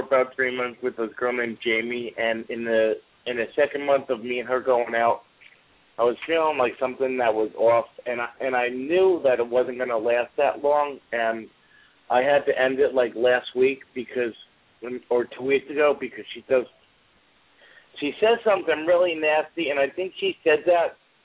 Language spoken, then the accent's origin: English; New Jersey, United States; I'm from New Jersey